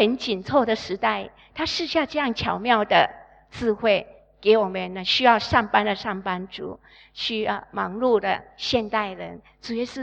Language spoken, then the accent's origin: Chinese; China; 我们中国人有一句话说，此时无声胜有声